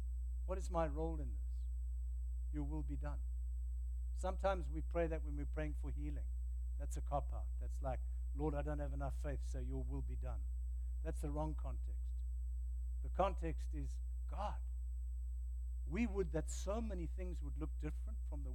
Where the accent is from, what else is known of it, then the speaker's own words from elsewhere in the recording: Cape Town, Western Cape, South Africa; I grew up in Sea Point. Sea Point was the suburb right on Cape Town Harbor.